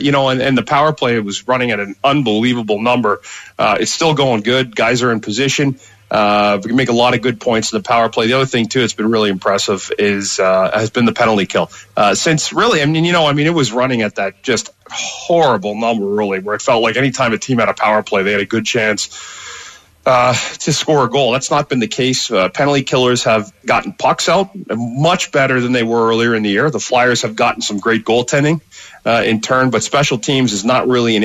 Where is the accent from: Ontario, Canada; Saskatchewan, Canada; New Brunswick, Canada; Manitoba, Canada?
Ontario, Canada; Ottawa; I'm just completely embarrassed that I'm from Ottawa.